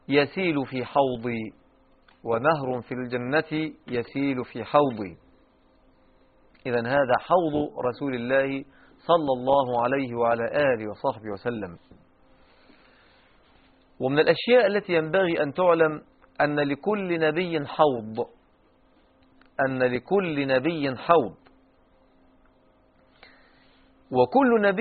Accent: Egypt; الذي نسميه عندنا في مصر لودان

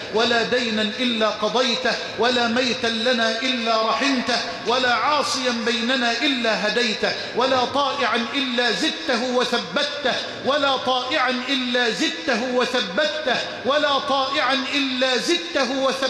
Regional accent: Egypt; بلدنا مصر

